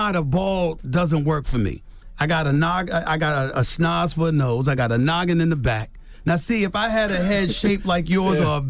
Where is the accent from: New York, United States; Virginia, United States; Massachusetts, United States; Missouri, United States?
New York, United States; Queens; I'm from Hollis, Queens, bro.